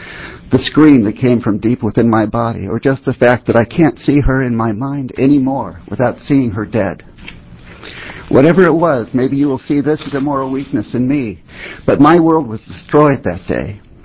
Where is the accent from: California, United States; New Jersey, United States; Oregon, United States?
Oregon, United States; Portland; I'm from Portland.